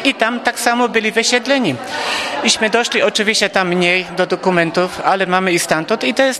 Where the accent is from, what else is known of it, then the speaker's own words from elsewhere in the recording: Kotórz Mały, Opole Voivodeship, Poland; jestem z Kotorza Małego.